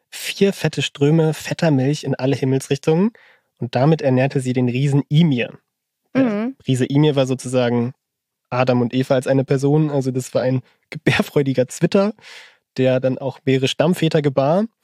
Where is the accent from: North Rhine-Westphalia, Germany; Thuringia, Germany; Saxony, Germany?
Saxony, Germany; born there; Aus meiner Geburtsstadt in der Oberlausitz gibt es auch die Sage Krabbert.